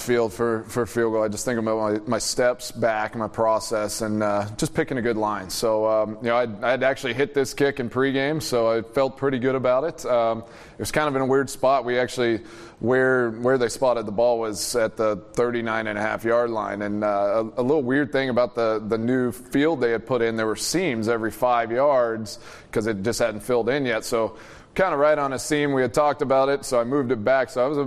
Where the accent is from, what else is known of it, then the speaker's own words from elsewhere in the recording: Texas, United States; I mean, I'm from Texas, grew up watching the Cowboys, so being able to kick a field goal right there in the middle of the star will be kind of a cool memory.